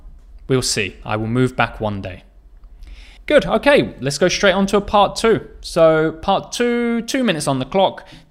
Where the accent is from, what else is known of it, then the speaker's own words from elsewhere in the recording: England, United Kingdom; So of course, I'm from England.